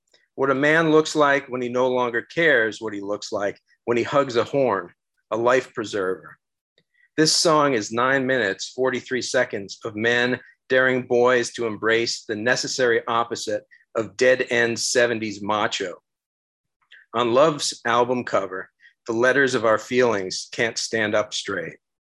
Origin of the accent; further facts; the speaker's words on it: Rochester, New York, United States; moved away; talk about my hometown a little bit, which is Rochester, New York, which I think is actually pronounced Rochester, but I don't really have the accent anymore. I try to do the accent at times, but I haven't lived there in a while.